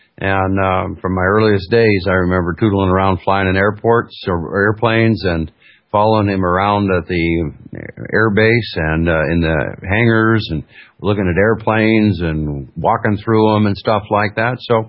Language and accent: English; Alaska, United States; Oh, I grew up in Alaska, folks. My father was in the military.